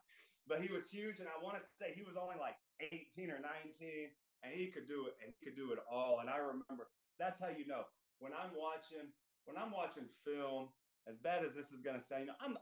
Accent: Texas, United States; And at the time I grew up in West Texas, and my claim to fame, man, getting to be at that game where they upset UT

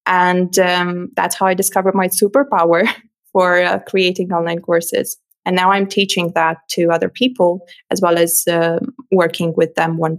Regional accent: Romania; English is a second language; now in Germany; I'm originally from Romania and my business started in Romania. Okay. At the point when I decided to create the course, I had already moved to Germany

